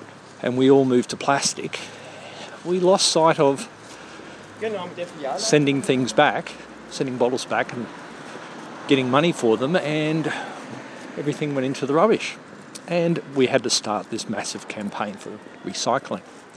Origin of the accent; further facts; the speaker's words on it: Queensland, Australia; I remember as a child growing up in Queensland